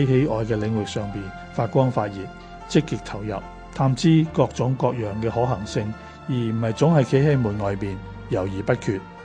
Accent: Hong Kong; 我在香港成长，对香港有深刻的感情，加上在香港大学工作多年

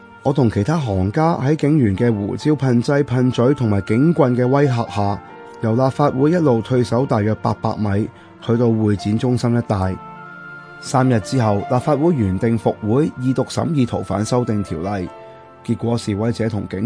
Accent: Hong Kong; 但在你同我的老家香港

